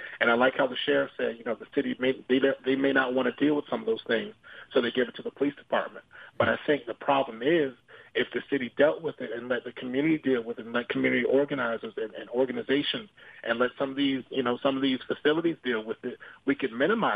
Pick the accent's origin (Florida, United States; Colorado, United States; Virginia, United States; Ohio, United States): Florida, United States; Daytona Beach; I was born and raised in Caroline Village. It's not the most beautiful neighborhood. It's not the most progressive neighborhood. But I am a product of my neighborhood. I'm proud of where I'm from.